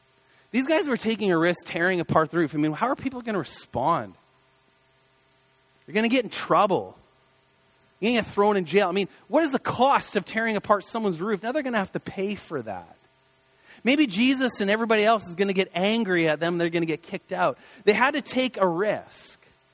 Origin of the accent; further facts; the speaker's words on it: Canada; As a Canadian, I think that it's really rude.